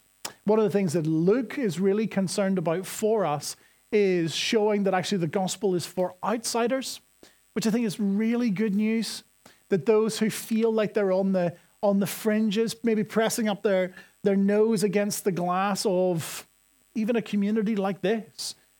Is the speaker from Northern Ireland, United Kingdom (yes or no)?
yes; Northern Ireland, United Kingdom; accent: Northern Irish; You're going to have to forgive my Northern Irish accent for the entirety of this series, because I say the verb to look and the male name look the same.